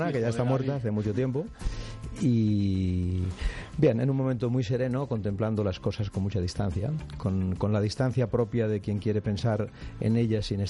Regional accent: Barcelona, Catalonia, Spain; Barcelona es mi tierra, como la gente sabe, yo soy catalán, aunque no practico el patriotismo y soy de pocas banderas

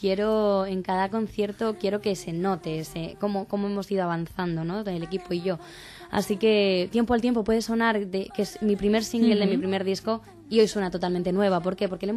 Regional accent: Talavera de la Reina, Castilla-La Mancha, Spain; En mi tierra, en mi casita, a partir de las 7 de la tarde.

